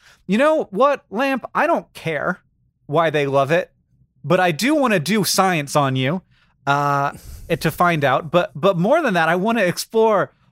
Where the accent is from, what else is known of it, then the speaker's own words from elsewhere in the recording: Florida, United States; When I grew up in Florida, we called them anoles